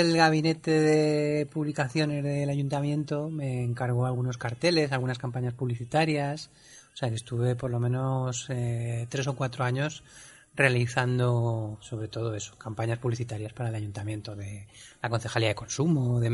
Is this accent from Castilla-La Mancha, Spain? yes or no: yes; Albacete, Castilla-La Mancha, Spain; born there; now in Valencia, Spain; soy autor de cómics. Nací en Albacete en el año 1974 y desde hace unos cuantos años estoy viviendo aquí en Valencia.